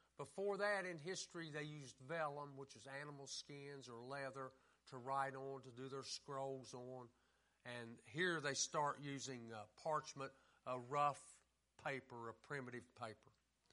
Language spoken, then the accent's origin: English; West Virginia, United States; I'm from West Virginia, but I know I'm not very swift.